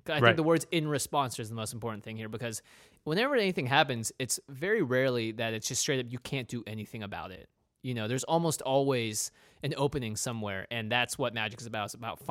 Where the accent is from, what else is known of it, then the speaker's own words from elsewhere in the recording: Pacific Northwest, United States; We grew up in the Pacific Northwest.